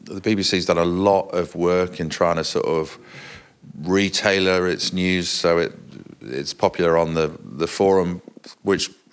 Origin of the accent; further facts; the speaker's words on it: United Kingdom; which is very different from growing up in Britain.